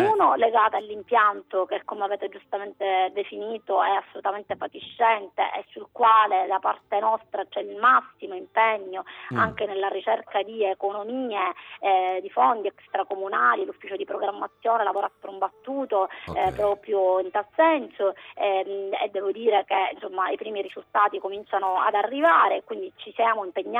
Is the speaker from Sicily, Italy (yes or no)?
yes; Sicily, Italy; anche quel senso di riscatto da siciliana, fatemi dire, che non può e non vuole sentirsi penalizzata perché viviamo in un'isola.